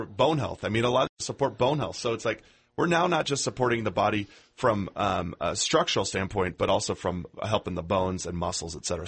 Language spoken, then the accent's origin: English; San Diego, California, United States; this is interesting to me because I'm from San Diego